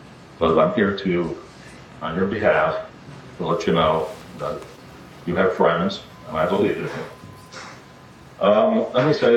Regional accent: New York, United States; I would have to say my background, I grew up in the Bronx, at the public school system.

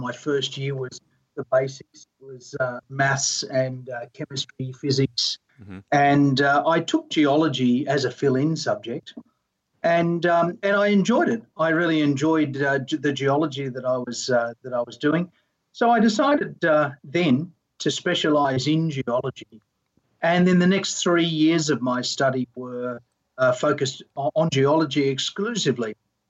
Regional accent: Australia; I may have been being an Australian, but yeah.

